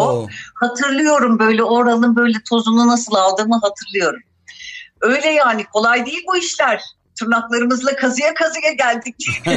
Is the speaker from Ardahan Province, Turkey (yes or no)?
no; Ankara, Turkey; also born or lived in Germany / Antalya; ben Almanya'da doğdum. 7 yaşında döndü ailem buraya. Beni de getirmişler tabii ki. O zaman bir söz hakkım olmadığı için. Sonra önce Ankara. Ankara'da ilk ve ortaokulu